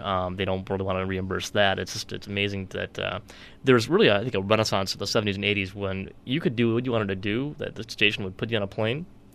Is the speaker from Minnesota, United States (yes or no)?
yes; Minnesota, United States; But growing up in Minnesota and seeing this